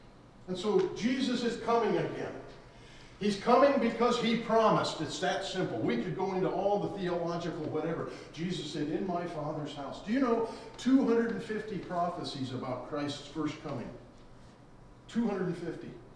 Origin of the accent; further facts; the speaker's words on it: North Dakota, United States; I'm from North Dakota, and we have a very large snow removal business because we get a lot of snow.